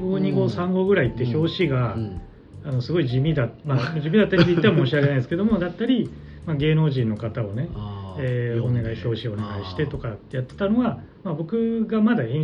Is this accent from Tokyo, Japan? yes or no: no; Ehime, Japan; はい、愛媛出身ですね。